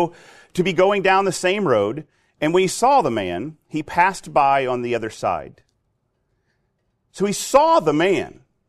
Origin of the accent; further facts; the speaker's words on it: United States; Don't you know I'm an American with lots of pride and lots of sophistication